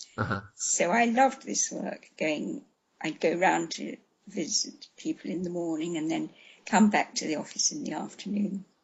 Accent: London, United Kingdom; I grew up in London, in North London. I was a schoolgirl during the war.

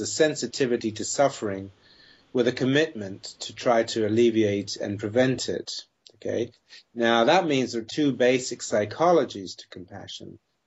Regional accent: Nigeria; I grew up in Nigeria for a lot of my early life.

